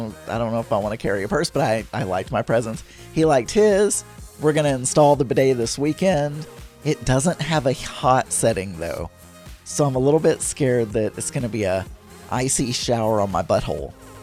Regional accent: the South, United States; And look, I grew up in the South. I'm trying to be a manly man.

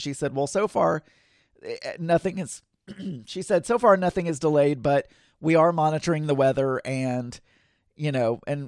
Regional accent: United States; You know, I'm an American. We don't walk anywhere.

